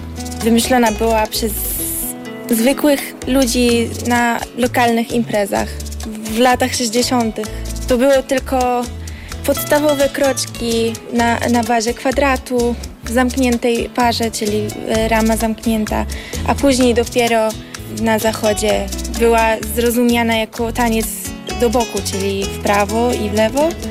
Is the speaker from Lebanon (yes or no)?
yes; Lebanon; moved away as an adult; now in Poland; Ja pochodzę z Libanu i z Polski, czyli mój tata jest z Libanu, moja mama jest Polką. Poznali się tutaj, później... Mieszkałam tam całe życie i przyjechałam na studia.